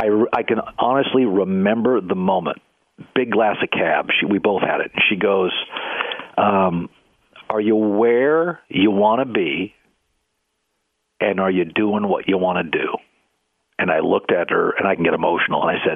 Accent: West Coast, United States; Because I grew up on the West Coast, so I watched a lot of Fox.

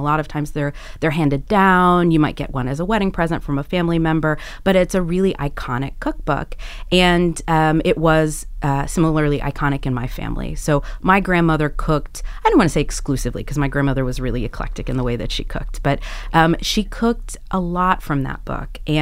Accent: Atlanta, Georgia, United States; I grew up, as you said, I grew up in Atlanta, Georgia. At the time I was growing up in Georgia, it was a very small Latino community there.

